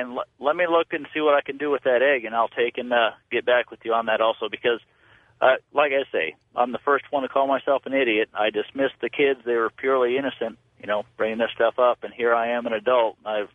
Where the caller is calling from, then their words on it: Indiana, United States; I'm calling from Indiana.